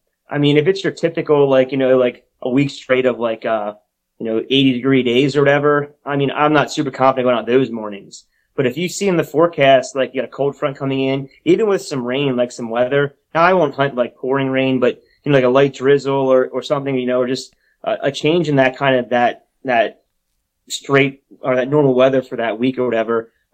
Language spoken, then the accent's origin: English; Pennsylvania, United States; But really the end of the day, I grew up in Pennsylvania.